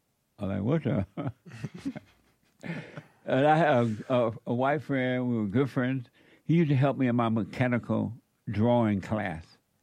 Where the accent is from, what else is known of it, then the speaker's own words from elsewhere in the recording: Alabama, United States; also born or lived in Indiana; When I was growing up in Alabama, I didn't know you couldn't play with white people. So when I went to Indiana, my best friend was white.